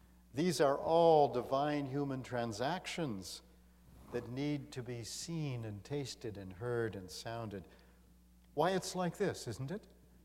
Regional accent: Atlanta, Georgia, United States; I'm from Atlanta. I'm used to someone answering me.

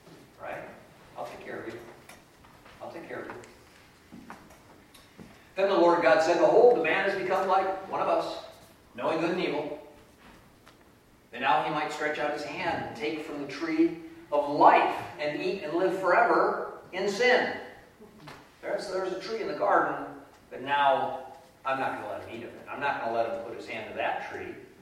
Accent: Illinois, United States; now in Oregon, United States; it's like living in a postcard in Oregon. I'm from Illinois. It's like living in a cornfield.

